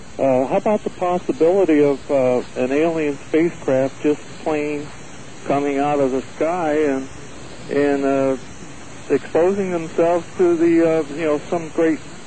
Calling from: Oceanside, California, United States; I'm calling from Oceanside, California.

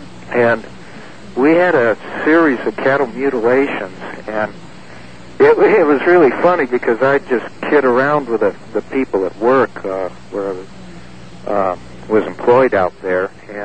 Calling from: Yuma, Arizona, United States; also born or lived in Wyoming; Yes, good evening, Art. This is … in Yuma, Arizona.

